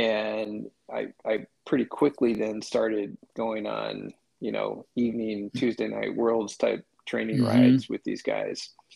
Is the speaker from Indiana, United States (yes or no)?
yes; Indianapolis, Indiana, United States; also born or lived in Michigan; I was born in Michigan, but when I was two, my family moved to Indianapolis. And, you know, I grew up there.